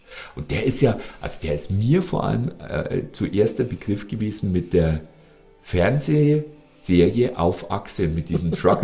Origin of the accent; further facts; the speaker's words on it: Bavaria, Germany; bei uns in Bayern dann, ja, das ist ein Oberpfälzer und was weiß ich.